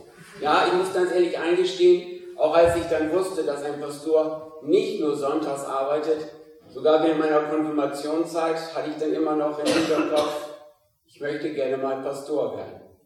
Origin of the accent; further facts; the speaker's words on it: Filsum, Lower Saxony, Germany; Gebürtig sind wir aus Filsum. Ich bin auch in Filsum aufgewachsen.